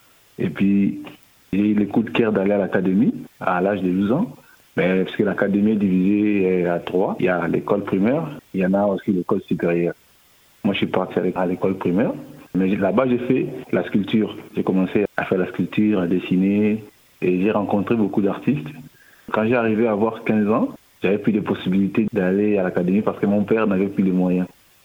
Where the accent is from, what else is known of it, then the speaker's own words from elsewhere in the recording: DR Congo; moved away; Et j'ai quitté le Congo en 2017.